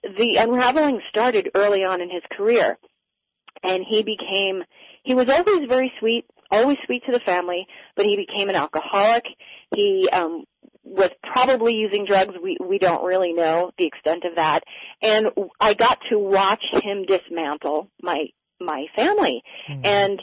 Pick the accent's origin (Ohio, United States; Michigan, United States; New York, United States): New York, United States; Long Island; I grew up in New York on Long Island, which is a very insulated place.